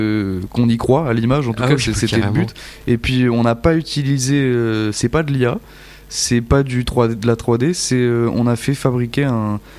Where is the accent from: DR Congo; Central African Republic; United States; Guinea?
United States; New York; moved away as an adult; now in France; comme je suis américain, je pourrais y retourner un jour peut-être.